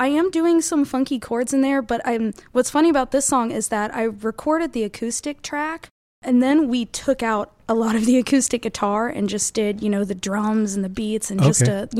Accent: Dayton, Ohio, United States; now in St. Petersburg, United States; Dayton, Ohio.

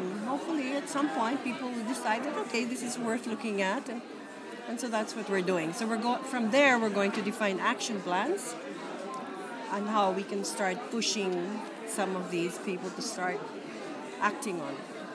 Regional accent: Philippines; The Philippines.

